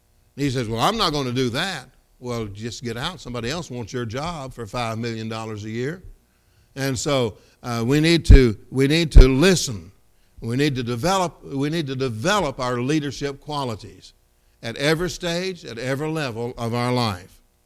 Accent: Kentucky, United States; That's what you get from growing up in Kentucky, okay?

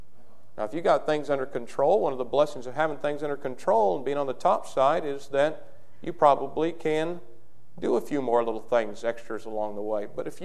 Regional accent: Brazil, Indiana, United States; When I was growing up in Brazil, he'd take us.

